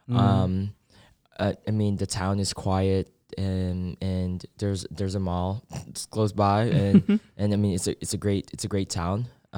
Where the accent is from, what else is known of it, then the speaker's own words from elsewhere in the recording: Philippines; I love talking Tagalog I mean, I talked to Aiden in Tagalog, and then I talked to everyone in Tagalog, because I just like to talk in the native language